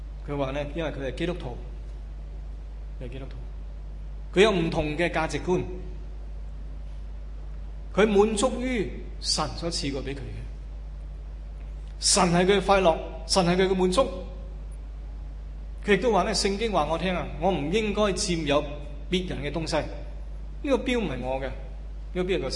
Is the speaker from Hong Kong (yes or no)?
yes; Hong Kong; 我们香港人说，这人这么傻的